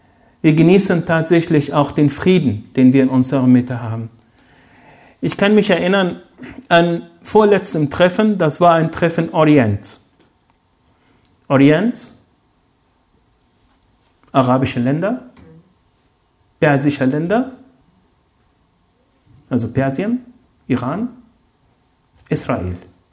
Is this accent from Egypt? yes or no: yes; Egypt; moved away as an adult; now in Germany; Ich bin gebürtiger Ägypter, das ist noch eine Information. Wohne in Deutschland seit über 30 Jahren und fast genauso lange hier. In Ägypten bin ich aufgewachsen und bin mit 22 nach Deutschland gekommen.